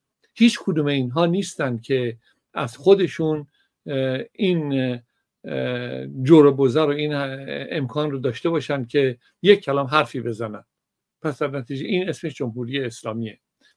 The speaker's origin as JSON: {"language": "Persian", "country": "Iran", "said": "مرحله اول من یک ایرانی هستم"}